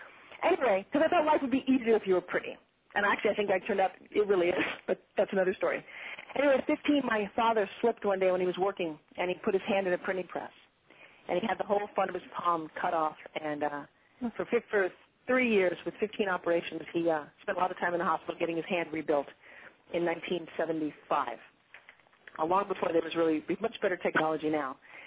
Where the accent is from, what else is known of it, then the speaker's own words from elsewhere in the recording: New York, United States; I was talking like this because I came from New York.